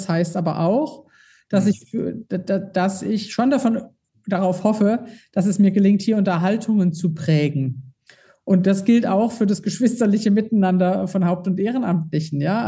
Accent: Todtnau, Baden-Württemberg, Germany; neulich war ich in meiner Heimatregion. Da war 1000 Jahre Tottnau, das ist ein kleiner Ort im Schwarzwald, der primär katholisch ist.

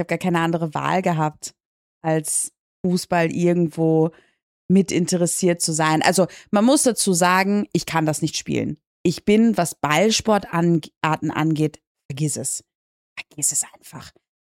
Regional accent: Dortmund, North Rhine-Westphalia, Germany; ich komme aus Dortmund.

